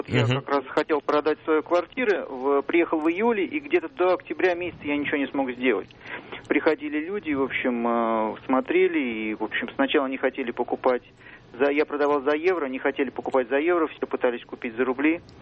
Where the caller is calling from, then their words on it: London, United Kingdom; Я звоню из Лондона